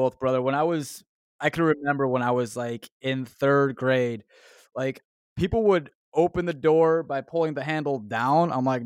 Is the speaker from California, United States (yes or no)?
no; Chicago, Illinois, United States; Oh, you're my neighbor. All right. I'm from Chicago.